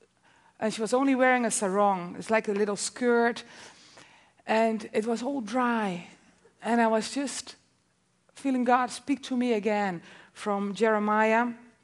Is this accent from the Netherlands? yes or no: yes; Netherlands; It's 4 times bigger than Holland. I'm from Holland. I always like to measure it with Holland.